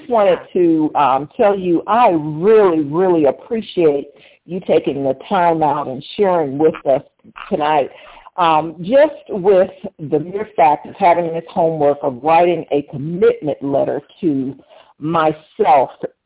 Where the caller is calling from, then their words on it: North Carolina, United States; I'm actually calling from North Carolina.